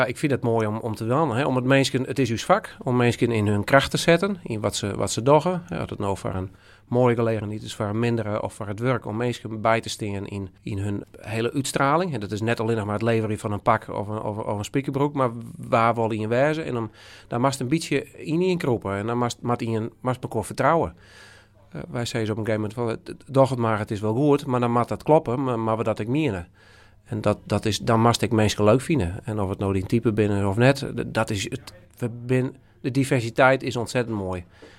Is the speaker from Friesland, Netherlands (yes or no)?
yes; Dokkum, Friesland, Netherlands; born there; Ik ben op 24 oktober, nu had ik in 24, ben ik geboren in Dokkum, in de Sionsberg, zoals die tienlijk heette. Dus ik ben 43 op dit moment. 20 jaar ben ik nu in de zaak in Dokkum.